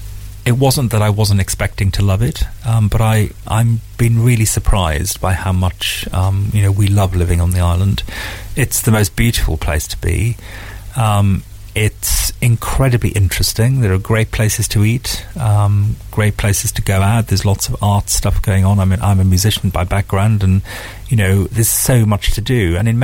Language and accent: English; Wales, United Kingdom; born there; I was born in North Wales, and there's a similarity, of course, to that. I was brought up in a pub, and I'm now living in an old pub, which has been renovated on the south of the island.